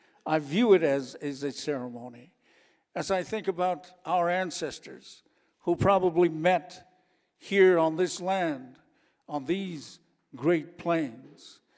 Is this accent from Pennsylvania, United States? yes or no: no; South Dakota, United States; I come from the Yankton Reservation. I am the leader of that tribe, the chairman.